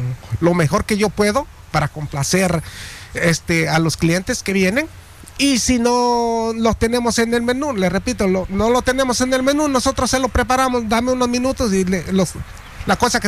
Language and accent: Spanish; Mexico; Yo soy mexicano.